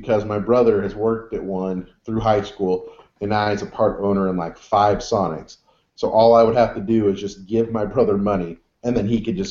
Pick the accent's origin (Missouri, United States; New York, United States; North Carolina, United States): Missouri, United States; Clinton; in my hometown in Clinton, Missouri